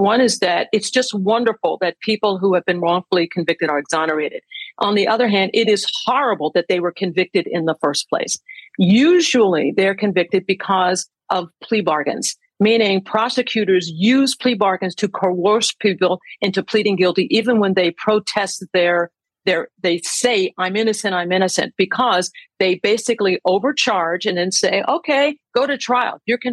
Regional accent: Pennsylvania, United States; My parents came up in the Great Migration from the South, where I grew up in Pennsylvania.

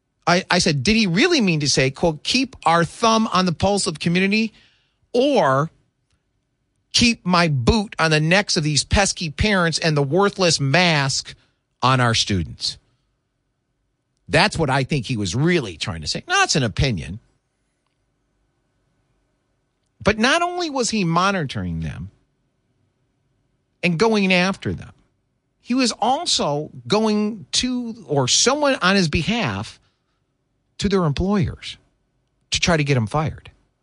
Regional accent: Michigan, United States; also born or lived in Washington; Growing up in Michigan and then moving – spending time out there, it is just – it was interesting how different it was out there.

